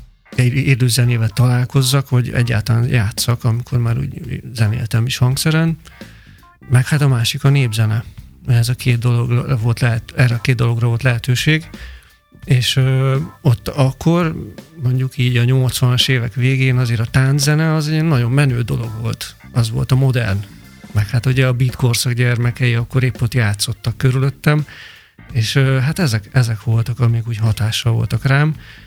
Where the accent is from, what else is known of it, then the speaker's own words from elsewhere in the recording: Vojvodina, Serbia; Vidékről, Vajdaságból származom.